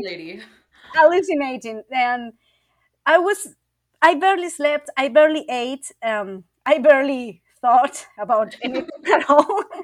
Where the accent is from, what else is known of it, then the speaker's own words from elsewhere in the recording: Chiapas, Mexico; also born or lived in Mexico City / Oaxaca; So I'm Mexican. I live in Mexico. I was born in Mexico City, but at a very young age, we moved to Chiapas. So I grew up in Chiapas and Oaxaca